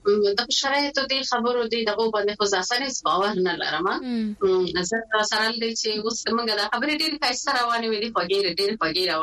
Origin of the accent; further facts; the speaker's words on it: Maidan Wardak, Afghanistan; زه د افغانستان یم، خو په دې په میدان وردګ ولایت یم، او کلمې افغاني دي، نو ټول کلی افغاني دي.